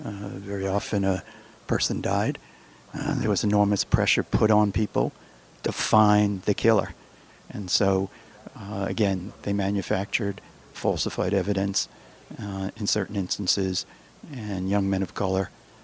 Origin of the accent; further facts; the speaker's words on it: Brooklyn, New York, United States; Well, I grew up in Brooklyn. I went south in the mid-60s and had the honor to participate in the Southern Civil Rights Movement.